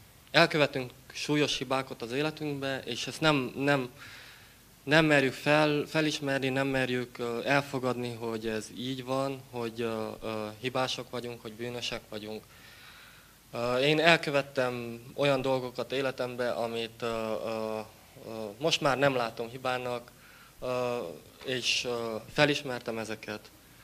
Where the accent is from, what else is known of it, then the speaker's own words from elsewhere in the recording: Transylvania, Romania; Elmondta, hogy honnan jövök, Erdélyből származunk.